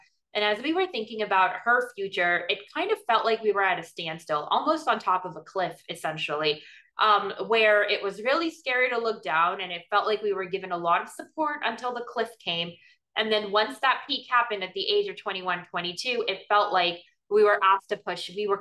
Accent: Atlanta, Georgia, United States; I graduated from Emory University in Atlanta. I'm originally from Atlanta, did my master's in London in secondary education.

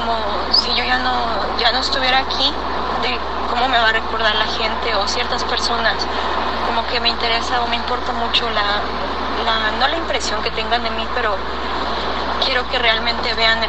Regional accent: Mexico City, Mexico; now in Texas, United States; Estoy llamando desde el estado de Texas, pero soy originaria de la Ciudad de México.

